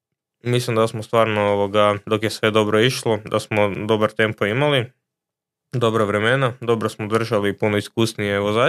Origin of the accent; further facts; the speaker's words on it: Croatia; A kod nas u Hrvatskoj, ja sam završio u 5 popodne